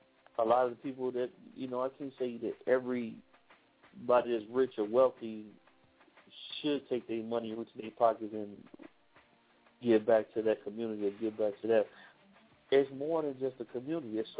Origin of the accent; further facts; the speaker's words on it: Chicago, Illinois, United States; and I'm from Chicago, Illinois, people, so y'all know.